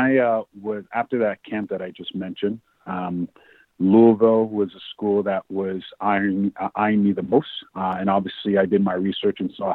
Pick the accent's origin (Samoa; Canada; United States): Canada; I'm not American. I, you know, grew up here in Canada